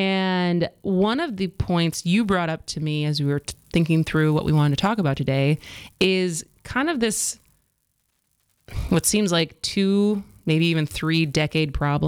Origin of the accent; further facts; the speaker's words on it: Madison, Wisconsin, United States; now in Milwaukee, United States; I grew up in Madison, lived in other big cities, came back and now live in Milwaukee.